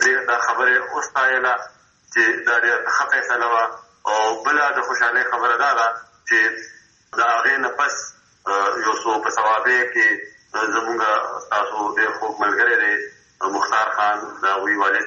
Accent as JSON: {"language": "Pashto", "town": "Mardan", "region": "Khyber Pakhtunkhwa", "country": "Pakistan", "lives_now": "Peshawar, Pakistan", "said": "زه په پېښور کې مېشته یم او زه چې مردان ته تلم خپل کلي ته"}